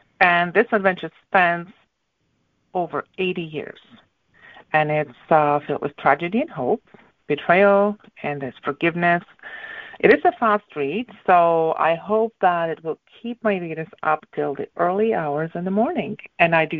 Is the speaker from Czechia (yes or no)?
yes; Northern Moravia, Czechia; English is a second language; I was born in Czech Republic, and I lived in Northern Moravia, which is a region in that country.